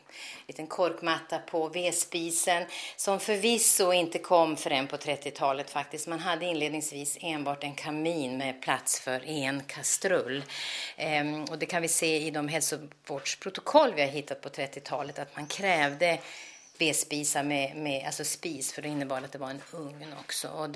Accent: Norrland, Sweden; som norrlänning kan jag säga, det här är det tystaste stället jag har hittat i Skåne

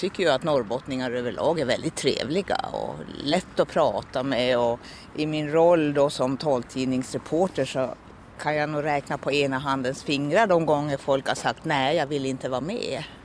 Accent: Norway; moved away as an adult; now in Luleå, Sweden; jag är ju född och uppvuxen i Norge och flyttade till Luleå när jag var i kanske 25 års ålder.

